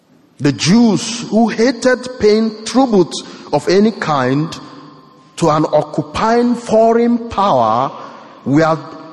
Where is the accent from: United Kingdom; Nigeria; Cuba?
Nigeria; now in United States; I am from Nigeria